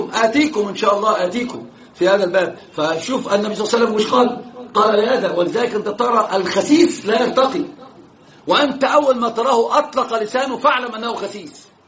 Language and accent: Arabic; Egypt; إيش هم قالوا عندنا في مصر؟